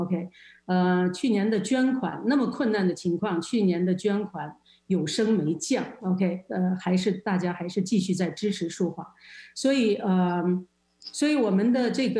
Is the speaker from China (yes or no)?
yes; China; 而且我是从国内出来的